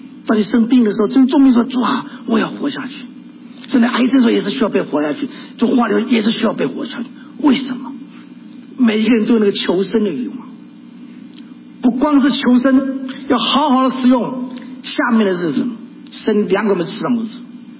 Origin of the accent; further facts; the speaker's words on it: Taiwan; now in United States; 我从台湾来的，改变我的环境